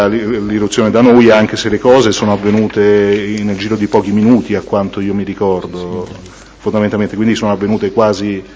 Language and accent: Italian; Rome, Lazio, Italy; essendo io romano, queste cose, l'accento vabbè, parte che è riconoscibile